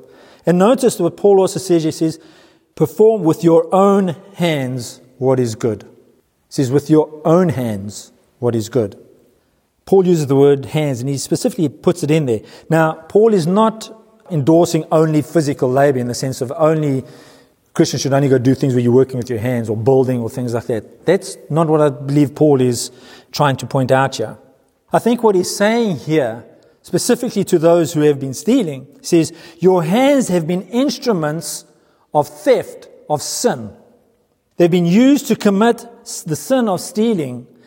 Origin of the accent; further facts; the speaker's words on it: South Africa; now in New Zealand; as a South African, hits home coming to New Zealand with the dole.